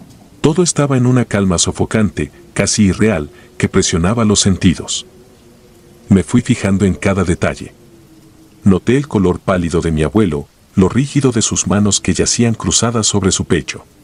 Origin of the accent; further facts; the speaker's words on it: Oaxaca, Mexico; soy de Oaxaca. Durante mi infancia viví siempre en la casa de mis abuelos, ubicada en un pequeño poblado donde las montañas recortan el horizonte y los caminos están hechos de tierra irregular.